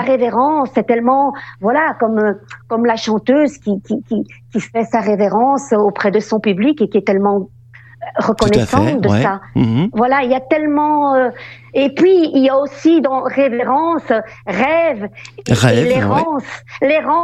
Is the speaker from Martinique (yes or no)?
no; Brussels, Brussels-Capital Region, Belgium; born there; moi, je suis née ici. Je suis très fière d'habiter Bruxelles et cette belle ville, voilà.